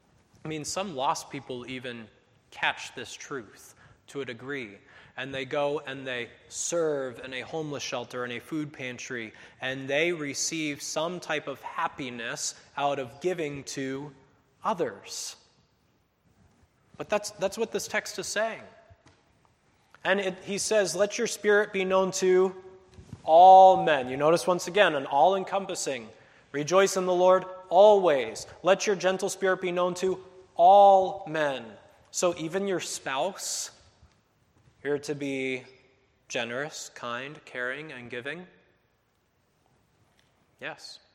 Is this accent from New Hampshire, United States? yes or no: yes; New Hampshire, United States; I grew up in New Hampshire hunting, so I remember the time I shot my big buck at 13 years old